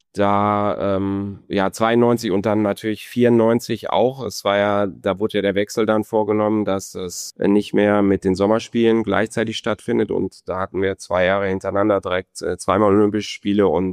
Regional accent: Moers, North Rhine-Westphalia, Germany; Wir kommen aus Moers. In Moers gab es damals keine Bambini-Mannschaft und so bin ich dann direkt nach Krefeld

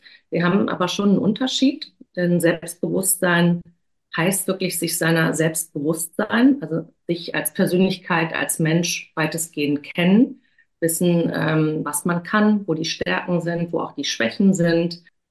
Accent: Cologne, North Rhine-Westphalia, Germany; now in Hamburg, Germany; Und dann bin ich 2005 von Köln, meiner Heimatstadt, nach Hamburg gezogen.

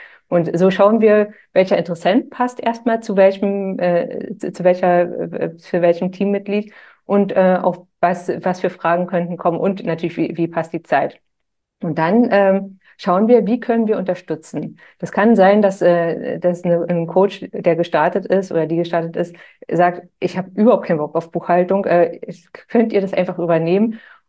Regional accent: Germany; wir kommen aus dem Süden von Berlin.

